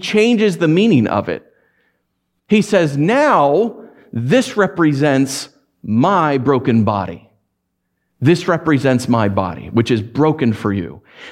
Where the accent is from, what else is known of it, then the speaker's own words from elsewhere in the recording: United States; Because I'm not America. Right? I'm an American, but I don't represent the whole of America.